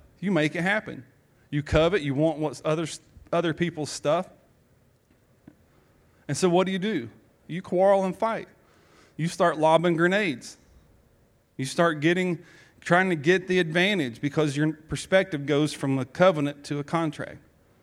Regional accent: Georgia, United States; accent: South Georgia; I don't know how it got from my South Georgia accent through Siri.

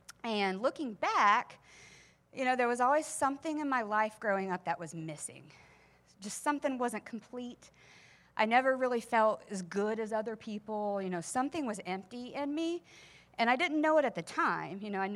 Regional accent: Dayton, Ohio, United States; Like Sam, I'm a Yankee. I'm from the North. I grew up in Dayton, Ohio. I'm a city girl. I was raised in the Catholic school system.

